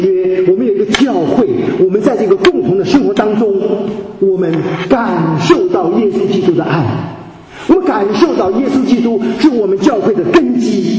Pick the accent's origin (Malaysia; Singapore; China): China; 我是更体会到我们大陆人是缺乏真实的公共生活的经验